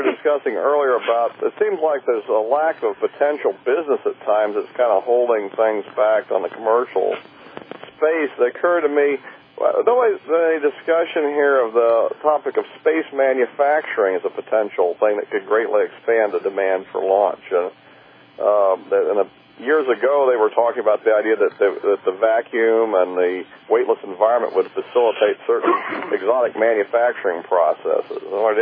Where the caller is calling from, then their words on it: Atlanta, Georgia, United States; from Atlanta.